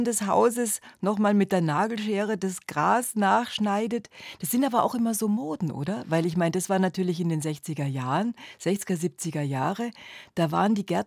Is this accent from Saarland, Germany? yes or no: no; Bavaria, Germany; Ich bin groß geworden im Mittelfränkischen in einem kleinen Ort